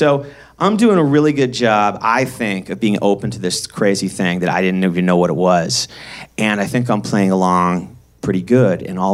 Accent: Boston, Massachusetts, United States; I grew up in Boston, Mass, and I swear to God, like, to me growing up, California was this mythical place, like a fantasy land, right?

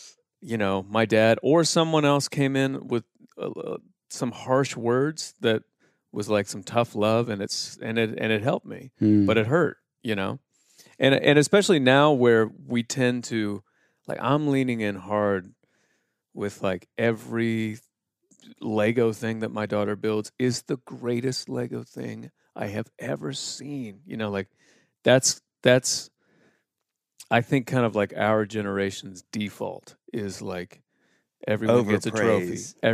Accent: Indiana, United States; I'm from Indiana, so everyone plays basketball.

